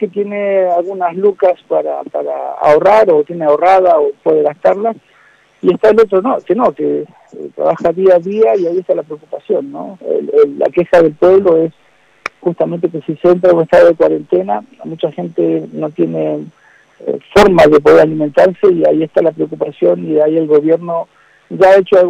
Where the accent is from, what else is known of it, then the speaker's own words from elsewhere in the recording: Morón, Buenos Aires Province, Argentina; en realidad yo nací en Morón, que es al lado, ¿no?